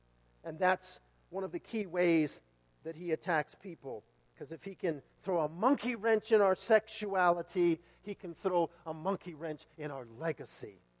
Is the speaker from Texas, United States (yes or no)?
no; Las Vegas, Nevada, United States; Where are you from, man? I hate saying it. I go, I'm from Las Vegas, and everyone does the same thing.